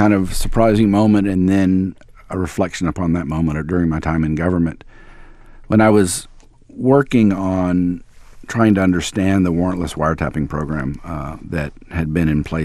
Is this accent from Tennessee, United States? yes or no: yes; Memphis, Tennessee, United States; born there; Since I was born in Memphis and had done the name change there, it was easy for me to do there.